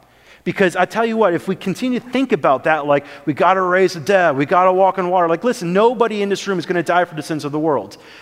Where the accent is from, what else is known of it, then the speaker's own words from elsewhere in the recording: Wisconsin, United States; I'm from Wisconsin.